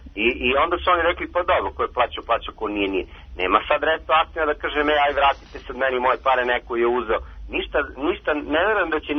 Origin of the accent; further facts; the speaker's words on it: Kragujevac, Šumadija and Western Serbia, Serbia; Pa nisam iz Beograda, ja sam iz Kragujevca.